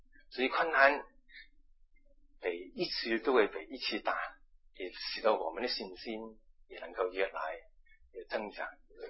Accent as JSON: {"language": "Chinese", "country": "Hong Kong", "first_language": "Cantonese", "moved": "yes", "said": "甚至我发现连我是广东人，跟广东人讲话有些时候都讲不通。"}